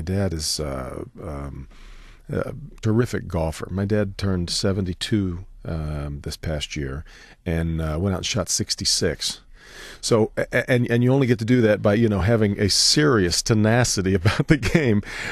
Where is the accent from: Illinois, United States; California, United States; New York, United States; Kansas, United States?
Kansas, United States; Fort Riley; born there; also born or lived in Nebraska / Indiana; So born at Fort Riley, Kansas, and then we moved to Nebraska, then we moved back to Kansas, and my brother was born. And then we moved to Indiana